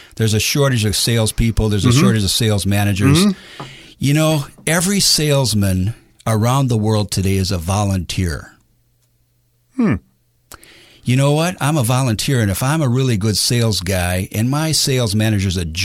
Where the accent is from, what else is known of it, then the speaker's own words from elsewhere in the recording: Detroit, Michigan, United States; moved away as an adult; now in Asia; Well, the reason I'm in Asia is originally I moved from Detroit. I hope that explains everything.